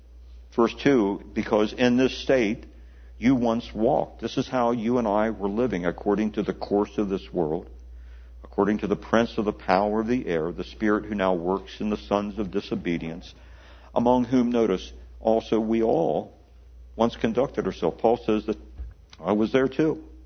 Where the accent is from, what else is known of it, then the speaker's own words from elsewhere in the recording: Hagerstown, Maryland, United States; Some years ago, I was doing an internship in near my hometown, Hagerstown, Maryland.